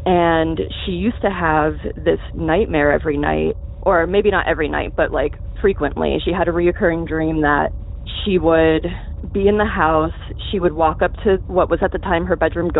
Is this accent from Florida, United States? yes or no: yes; Boca Raton, Florida, United States; moved away as an adult; So I grew up in South Florida, Boca Raton, and my best friend at the time stayed back there to go to college.